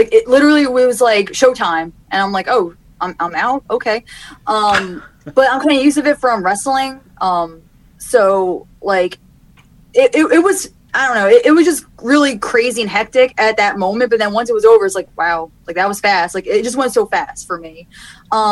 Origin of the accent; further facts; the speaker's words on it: New Jersey, United States; So I'm from North Jersey, right outside of New York City.